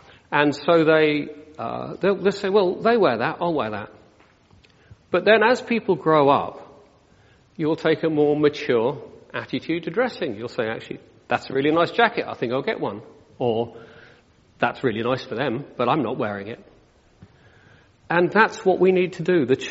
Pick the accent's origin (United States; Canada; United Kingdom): United Kingdom; you're British, then of course we don't have desires and we don't show any emotion because we're British.